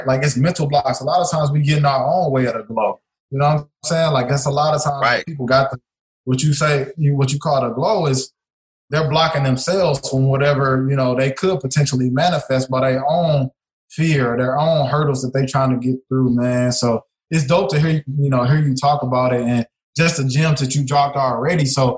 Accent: St. Louis, Missouri, United States; So I'm from St. Louis. I grew up

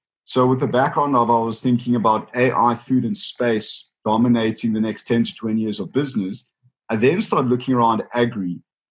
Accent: Cape Town, Western Cape, South Africa; I have a non-agri background. So I grew up in Cape Town.

